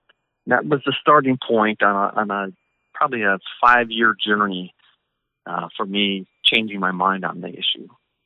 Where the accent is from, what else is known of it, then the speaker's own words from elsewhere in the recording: Northeast, United States; moved away as an adult; now in Georgia, United States; I grew up in the Northeast and came to Georgia for college, and never looked back.